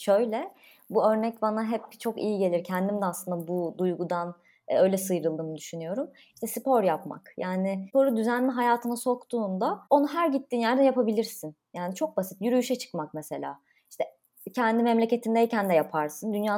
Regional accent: Konya, Turkey; moved away as an adult; ben de Konyalıyım ama İstanbul'da üniversiteyi kazandım.

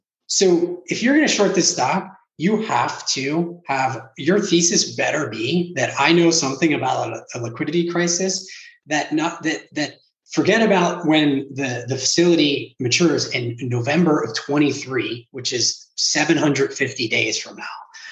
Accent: Pittsburgh, Pennsylvania, United States; I grew up in Pittsburgh and, you know, it's very much a town where there's kind of a sense of spirit and togetherness.

